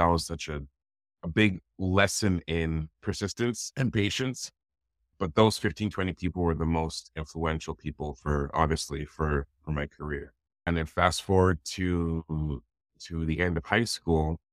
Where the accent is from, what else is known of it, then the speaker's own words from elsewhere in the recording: Scotland, United Kingdom; also born or lived in Nigeria; now in Canada; I was actually born in Nigeria, so I have a Nigerian passport as well. And then I grew up in Scotland, the northeast of Scotland. And so I have my British passport. And then when I moved to Canada